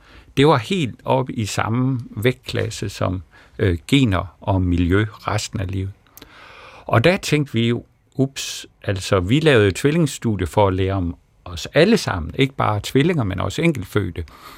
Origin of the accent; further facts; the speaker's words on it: West Jutland, Denmark; Nu er jeg jo vestjyde